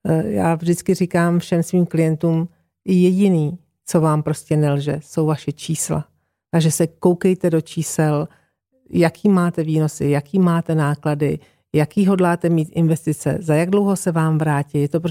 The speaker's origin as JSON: {"language": "Czech", "town": "Velké Popovice", "region": "Central Bohemian Region", "country": "Czechia", "said": "já jsem vlastně pocházím z kraje od Velkých Popovic"}